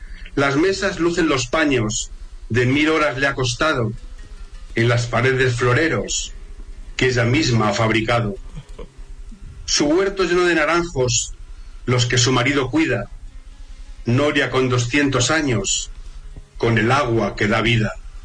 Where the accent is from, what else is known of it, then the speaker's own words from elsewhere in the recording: Villacañas, Castilla-La Mancha, Spain; tenía otros compromisos en Villacañas, en mi pueblo, y no pude ir